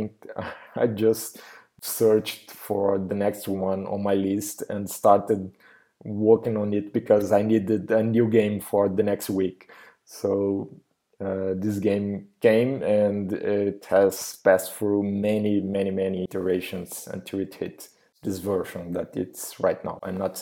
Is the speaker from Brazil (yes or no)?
yes; Brazil; English is a second language; from Brazil.